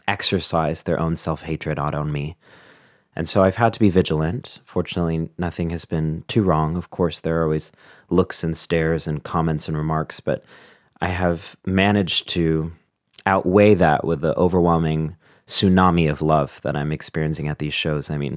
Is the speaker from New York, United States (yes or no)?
yes; New York City, New York, United States; People are very relaxed, and I'm such a New Yorker.